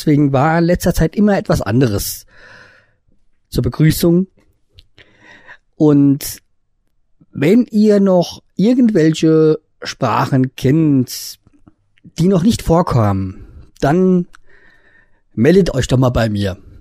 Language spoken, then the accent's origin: German; Hesse, Germany; ich komme ja aus Hessen und Kassel ist ja die drittgrößte Stadt in Hessen und die einzigste Großstadt im Nordhessen